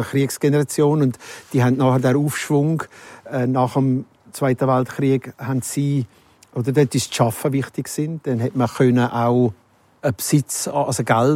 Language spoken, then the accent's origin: German; Jenaz, Graubünden, Switzerland; now in Rümlang, Switzerland; Und bin aufgewachsen hier in Jenatz. Habe dann Theologie studiert, bin Pfarrer geworden und lebe heute in Rümlang bei Zürich.